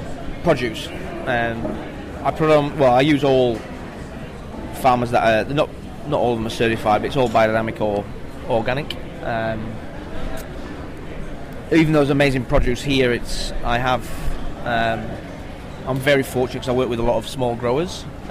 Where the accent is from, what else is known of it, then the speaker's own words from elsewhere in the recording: England, United Kingdom; even though I'm originally from England